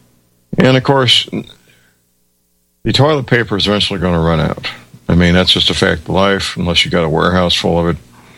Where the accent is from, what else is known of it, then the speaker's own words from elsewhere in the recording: St. Louis, Missouri, United States; living and working in my hometown of St. Louis, Missouri.